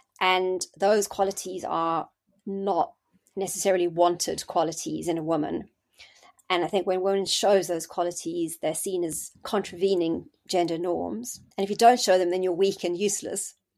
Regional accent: South Africa; moved away as an adult; now in United Kingdom; I came to the UK from South Africa and I did my SHO year in 1998, started becoming a registrar in 99.

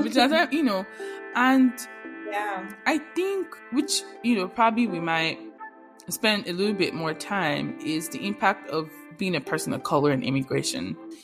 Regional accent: Nigeria; English is a second language; now in United States; Because I'm Nigerian and I have a different accent doesn't mean I cannot do what I need to do.

